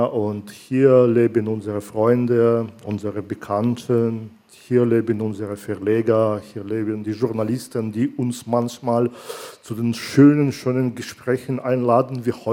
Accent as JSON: {"language": "German", "region": "Minsk", "country": "Belarus", "tie": "born or raised there", "lives_now": "Berlin, Germany", "said": "Ja, meine Heimatstadt Minsk und Berlin, sie sind wirklich ähnlich."}